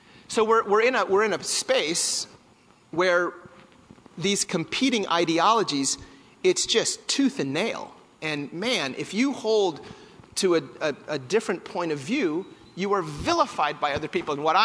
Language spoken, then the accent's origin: English; Washington, United States; it starts in my home state of Washington.